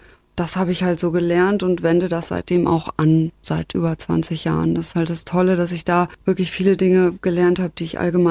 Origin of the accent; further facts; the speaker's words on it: Hofheim, Germany; bin 46 Jahre alt, ich komme aus Hofheim